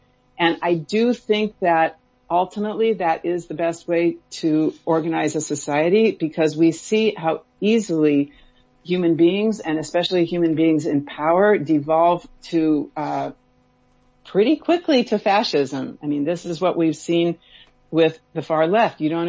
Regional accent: United States; growing up in the America where, you know, the Nazis were allowed to march in Skokie

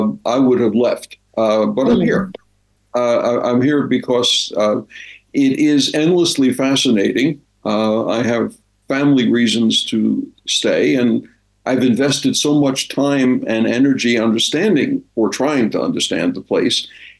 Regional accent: United States; moved away as an adult; also born or lived in Eswatini; now in South Africa; And as an American, but living in South Africa for what seems like forever, I should note, I first came here in 1975 for 2 years with the U.S. government.

